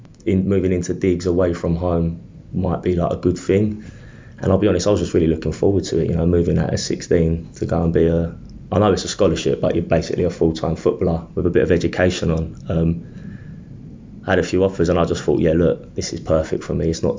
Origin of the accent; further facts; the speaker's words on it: England, United Kingdom; I'm English.